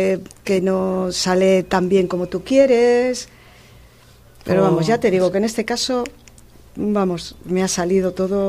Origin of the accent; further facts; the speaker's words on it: Laredo, Cantabria, Spain; soy de Laredo